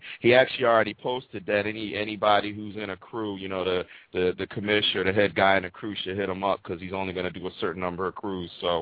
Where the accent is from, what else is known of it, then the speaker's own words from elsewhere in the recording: Bristol, Connecticut, United States; See, I grew up in Bristol, Connecticut, home of ESPN.